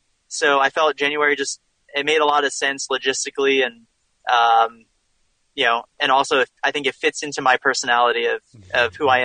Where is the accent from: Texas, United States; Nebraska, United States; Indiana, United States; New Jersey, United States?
New Jersey, United States; I grew up kind of near Princeton, New Jersey kind of area, and the halfway mark is really right through my backyard, more or less.